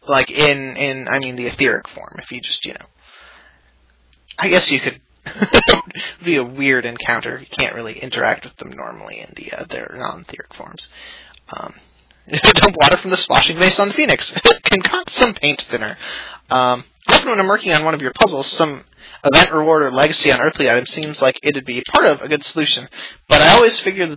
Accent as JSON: {"language": "English", "region": "Wisconsin", "country": "United States", "tie": "born or raised there", "said": "Can anyone tell that I grew up in Wisconsin, by the way? Because I totally can."}